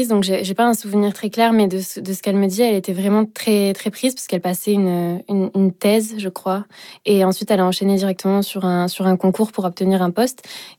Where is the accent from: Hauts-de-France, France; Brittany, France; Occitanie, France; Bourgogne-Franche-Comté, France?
Occitanie, France; Sainte-Croix-de-Quintillargues; Alors oui, j'ai grandi à Sainte-Croix de Cantillargues, dans un petit village perdu, avec mes deux petites sœurs.